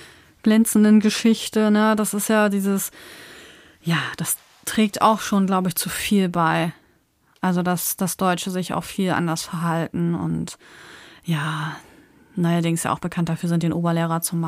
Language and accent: German; Germany; Und trotzdem muss man ja sagen, sind wir Deutsche ja nicht wie die Österreicher oder die Österreicher wie die Deutschen zu 100%